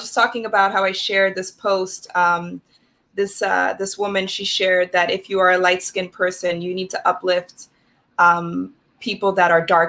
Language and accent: English; Netherlands; also born or lived in Germany; So I was born in Germany. I grew up in the Netherlands. And so growing up in the Netherlands, I was severely bullied